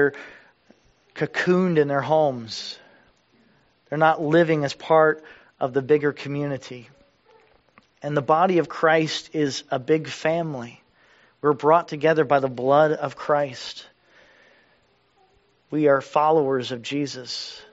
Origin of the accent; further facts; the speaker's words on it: the South, United States; So I grew up in the Bible Belt